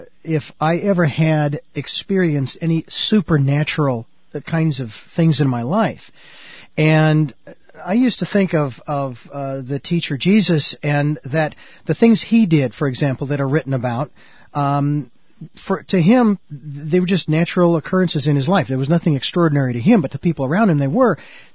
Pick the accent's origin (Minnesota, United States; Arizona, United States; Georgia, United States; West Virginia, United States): Arizona, United States; Phoenix; now in Santa Barbara, United States; I know that when people moved to my hometown of Phoenix, Arizona, when I was growing up and as I was in broadcasting there